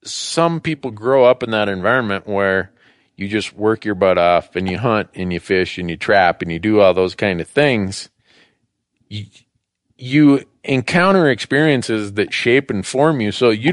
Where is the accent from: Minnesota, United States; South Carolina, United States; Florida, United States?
Minnesota, United States; where I grew up in Minnesota, where everybody hunted and fished.